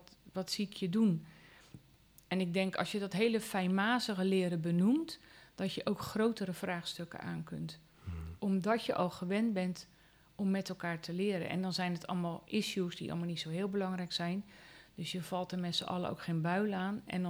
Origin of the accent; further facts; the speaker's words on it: Vlaardingen, South Holland, Netherlands; ik kom uit Vlaardingen, dat zijn ook de eeuwige mopperaars, maar niemand die wil de stad uit